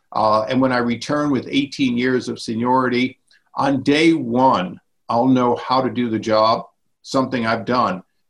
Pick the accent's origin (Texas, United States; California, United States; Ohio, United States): Ohio, United States; Cleveland; born there; now in San Marcos, United States; You know, I'm not born here. I was born in Cleveland, Ohio. But since 1985, I've been deeply invested in this community.